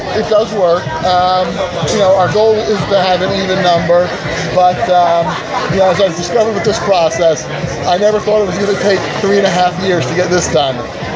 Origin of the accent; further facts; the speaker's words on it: Massachusetts, United States; I know more stadiums here than I know in my home state of Massachusetts.